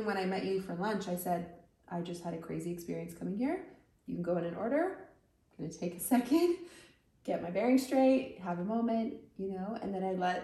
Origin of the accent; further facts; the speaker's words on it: Arizona, United States; moved away as an adult; now in New York City, United States; Born and raised in Arizona. I went to school in Oregon and then had this dream to live in New York City.